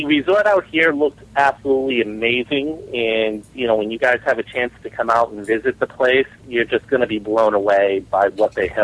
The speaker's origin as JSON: {"language": "English", "town": "Honolulu", "region": "Hawaii", "country": "United States", "said": "from Honolulu."}